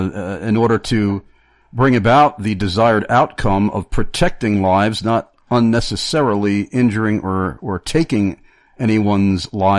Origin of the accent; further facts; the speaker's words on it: New York, United States; now in Pennsylvania, United States; In fact, where I live now in Pennsylvania, it's very commonplace to see people carrying concealed weapons and, you know, going, if you were in New York, where I'm from, especially Long Island